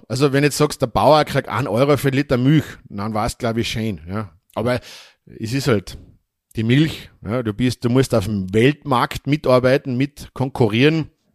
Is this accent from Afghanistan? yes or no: no; Austria; aber ich glaube dort bei uns in Österreich oder ob das jetzt Bayern oder Südtirol ist